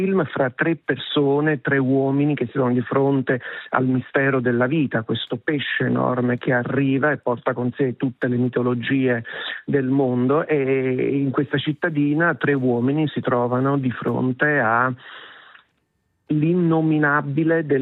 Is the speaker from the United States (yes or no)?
no; Switzerland; born there; Come sapete, sono nato in Svizzera